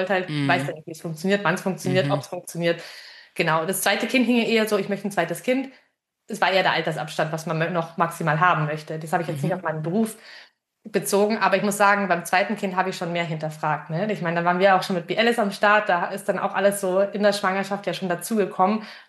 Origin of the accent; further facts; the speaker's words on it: Bavaria, Germany; ich bin jetzt auch noch in Bayern aufgewachsen. Bisschen ländlicher aufgewachsen